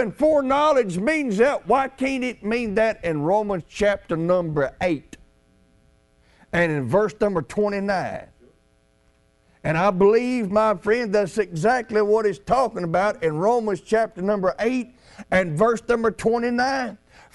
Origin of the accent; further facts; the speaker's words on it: Tennessee, United States; I was raised down in Tennessee. I lived down there 40. Born, raised, middle Tennessee.